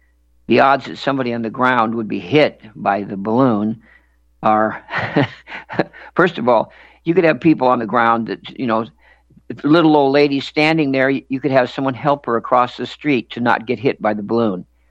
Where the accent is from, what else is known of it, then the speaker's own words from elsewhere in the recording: United States; I'm just an American.